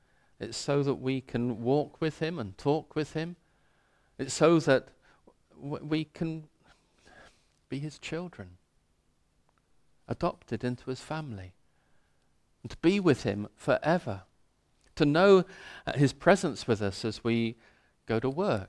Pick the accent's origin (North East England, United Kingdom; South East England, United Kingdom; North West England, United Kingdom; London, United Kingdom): London, United Kingdom; I come from London. I don't know these things.